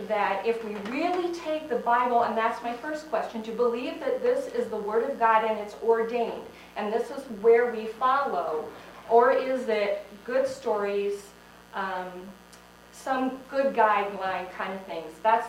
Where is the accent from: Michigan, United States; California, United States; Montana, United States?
Michigan, United States; now in Iowa, United States; from Iowa also. Grew up in Michigan, lived in Iowa. We lived in Vegas, Phoenix, Tucson, back to Vegas, been over a 10-year period of time. Now we're back to Iowa